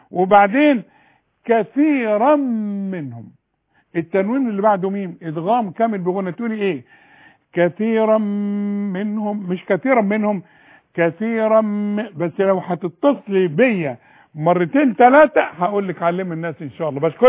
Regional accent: Faiyum, Faiyum Governorate, Egypt; وانا كمان من الفيوم.

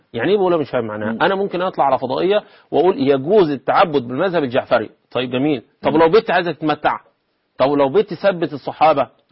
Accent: Egypt; احنا كمصريين

